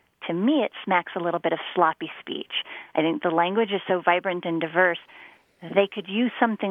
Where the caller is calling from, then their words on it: Denver, Colorado, United States; I'm calling from Denver, Colorado.